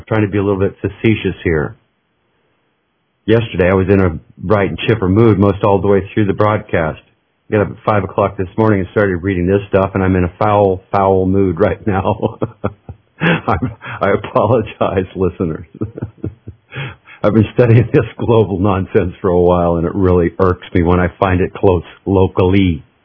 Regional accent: Alaska, United States; I know because I was in Alaska, I was raised in Alaska

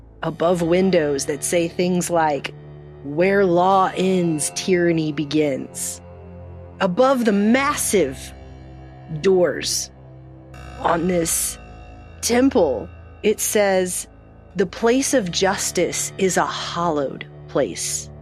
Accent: United States; so that you can understand, as an American, the level that we are

